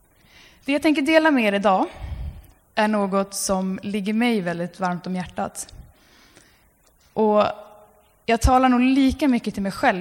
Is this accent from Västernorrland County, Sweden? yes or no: no; Alunda, Uppsala County, Sweden; där du är hemma i Alunda, där jag kommer ifrån.